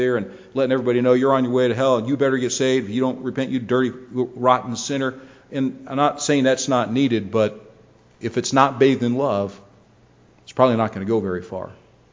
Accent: Canton, Ohio, United States; in my hometown of Canton, Ohio

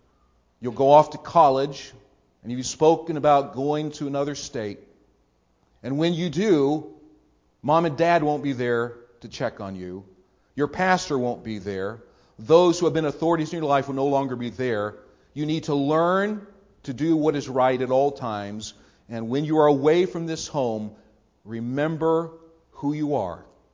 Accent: Canton, Ohio, United States; I grew up with Pat in Canton, Ohio.

